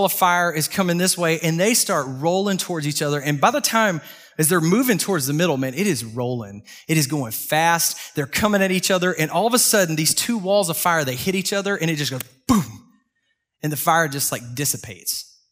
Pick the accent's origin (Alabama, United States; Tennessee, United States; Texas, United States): Texas, United States; So I grew up in East Texas, Northeast Texas. And man, my dad's a hay farmer. And so I grew up in the hay field.